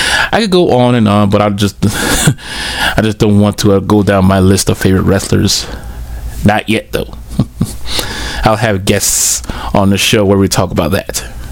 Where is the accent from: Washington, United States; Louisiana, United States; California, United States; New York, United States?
Louisiana, United States; New Orleans; While we was also growing up in New Orleans, every Sunday I always watch